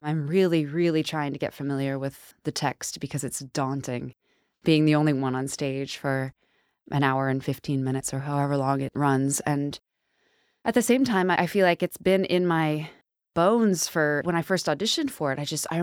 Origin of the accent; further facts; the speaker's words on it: Cincinnati, Ohio, United States; So it's really, really special for me to get to come back here and share that with my hometown.